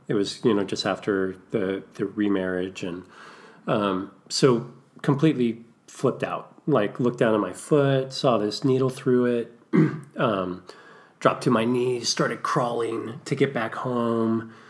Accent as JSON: {"language": "English", "region": "California", "country": "United States", "tie": "born or raised there", "said": "the house that I grew up in Southern California backs up on what used to be a pretty sizable gully."}